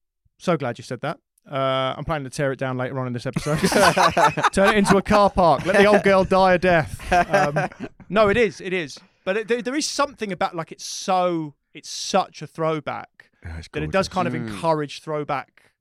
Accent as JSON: {"language": "English", "town": "Brighton", "region": "South East England", "country": "United Kingdom", "tie": "born or raised there", "said": "the truth is I grew up in Brighton, so it was never like a local team"}